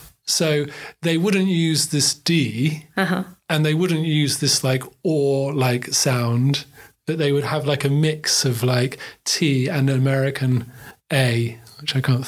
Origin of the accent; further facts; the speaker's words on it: South West England, United Kingdom; I'm from Southwest, and sometimes there's a natural tendency to imitate people's accents.